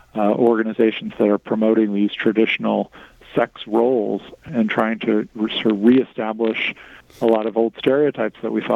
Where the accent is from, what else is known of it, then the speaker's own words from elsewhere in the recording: Florida, United States; you know, I grew up in Florida, and now I live here in Maine. Polk County, Florida, and York County, Maine could not be more different.